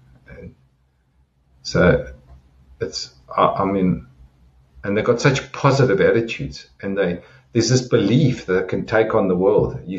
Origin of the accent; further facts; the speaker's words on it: South Africa; And possibly because I come from there and I am South African.